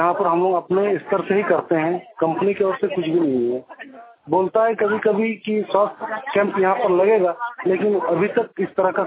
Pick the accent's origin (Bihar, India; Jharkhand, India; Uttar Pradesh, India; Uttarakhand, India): Jharkhand, India; Mechua; और मैं मेछुआ गांव से हूँ।